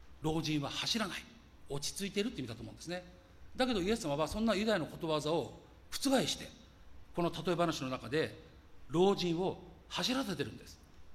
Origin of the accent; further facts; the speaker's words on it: Ishioka, Ibaraki, Japan; 茨城の田舎、私の生まれ故郷の石岡あたりから小金を手にして青年は東京お茶の水あたりに出て行ったという感じでしょうか